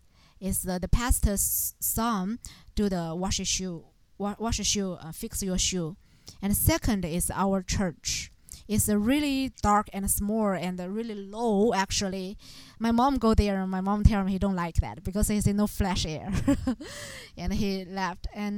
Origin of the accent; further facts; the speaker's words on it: China; English is a second language; Have this chance can share my experience in China. I come from China.